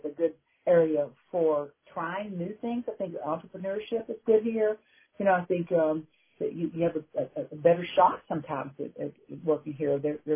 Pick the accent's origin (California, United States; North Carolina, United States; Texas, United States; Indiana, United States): Texas, United States; hey, I am a Texan